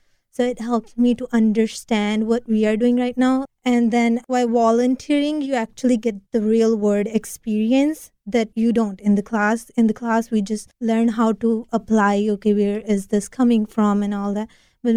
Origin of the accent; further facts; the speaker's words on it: India; English is a second language; moved away; It helped me with my communication skills since I am an immigrant and I came from India 7 years before.